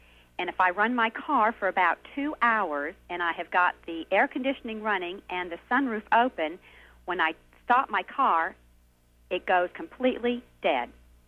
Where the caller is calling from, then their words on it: Charlotte, North Carolina, United States; from Charlotte, North Carolina.